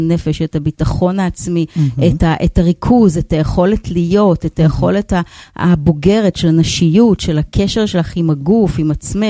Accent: Tel Aviv, Tel Aviv District, Israel; מין התחלת חיי המתנסים בתל אביב, בשכונה שגדלתי בה

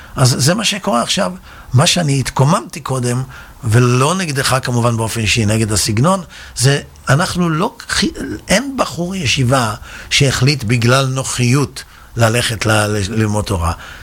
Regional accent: Netanya, Central District, Israel; אני גדלתי בנתניה, לא היום, לפני הרבה שנים, שנתניה הייתה עיר הפשע של מדינת ישראל.

